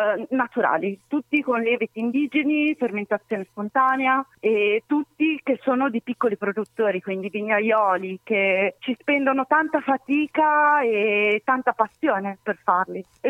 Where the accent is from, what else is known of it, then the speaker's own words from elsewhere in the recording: Liguria, Italy; also born or lived in Tuscany; volevo tornare invece nella mia terra d'origine, in Liguria